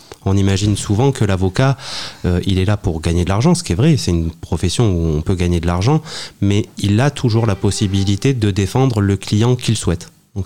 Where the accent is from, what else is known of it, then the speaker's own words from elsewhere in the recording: Bagnols-sur-Cèze, Occitanie, France; now in Paris, France; je suis originaire de Bagnols-sur-Cèze. J'ai fait toutes mes études à Bagnols, j'ai fait mon lycée à Bagnols